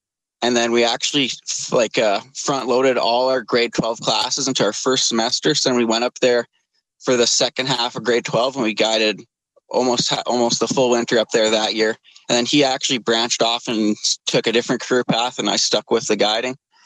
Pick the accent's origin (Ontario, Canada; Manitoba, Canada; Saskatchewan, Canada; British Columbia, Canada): Manitoba, Canada; Brandon; I'm originally from Brandon, Manitoba, which is basically an hour north of the border and basically 2 hours straight west of Winnipeg.